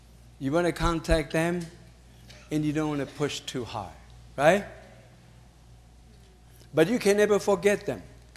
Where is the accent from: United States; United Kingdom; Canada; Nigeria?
United States; California; We came from Southern California.